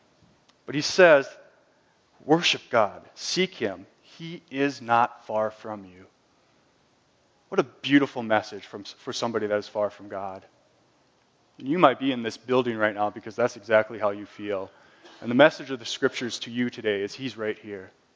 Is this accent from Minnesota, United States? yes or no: yes; Albert Lea, Minnesota, United States; I am a Minnesotan, by the way, just so you know. I grew up in the cornfields of Albert Lea, Minnesota.